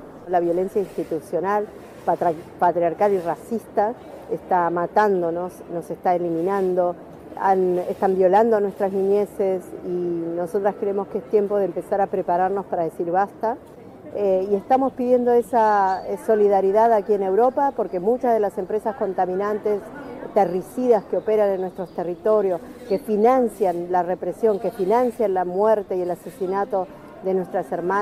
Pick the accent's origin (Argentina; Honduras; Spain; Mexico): Argentina; Patagonia; Vengo de la Puebla Wilimapu, del sur de la Patagonia, bajo administración argentina. Me encuentro andando otras tierras para pedir solidaridad.